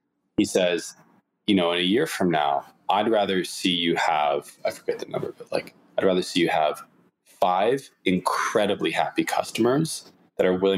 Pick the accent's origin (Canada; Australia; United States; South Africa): Canada; I'm Canadian